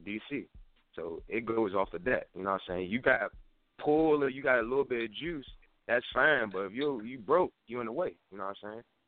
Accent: Washington, District of Columbia, United States; Southside, D.C., Washington, D.C.

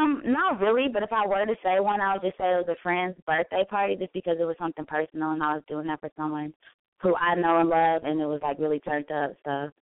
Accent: Kansas City, Kansas, United States; I'm from Kansas City, 913 to be exact.

